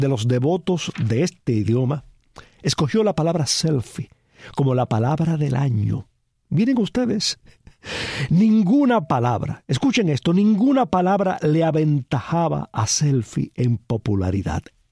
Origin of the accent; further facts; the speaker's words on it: Cuba; conociendo el estado en que se encuentra Cuba y en el que se encuentra mi pueblo, pues me siento en el deber de solidarizarme con mis coterráneos